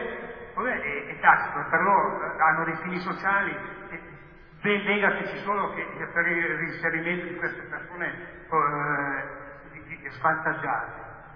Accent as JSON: {"language": "Italian", "town": "Cerreto Castello", "region": "Piedmont", "country": "Italy", "said": "sono di Cerreto Castello."}